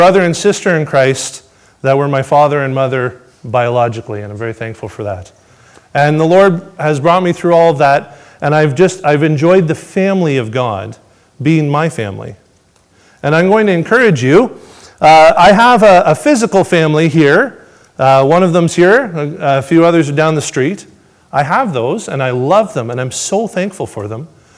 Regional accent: Sudbury, Ontario, Canada; Born and raised in Sudbury, grew up not in a Christian home

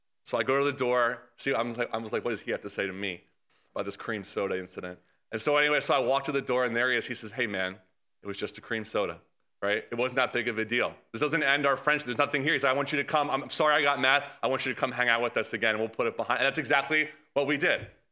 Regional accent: Tampa, Florida, United States; When I grew up in Tampa, Florida. That's where I grew up.

